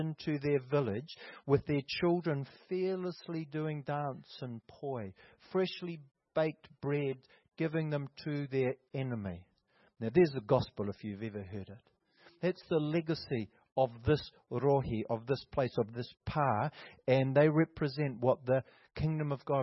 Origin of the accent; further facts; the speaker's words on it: Manawatū-Whanganui, New Zealand; now in Christchurch, New Zealand; So we're from the Ruahini Ranges of Manawatu'awa.